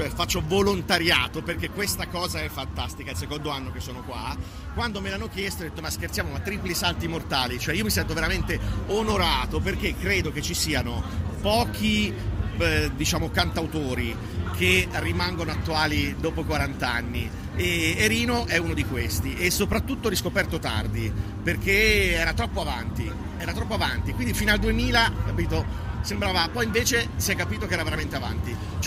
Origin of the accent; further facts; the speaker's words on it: Umbria, Italy; e sono umbro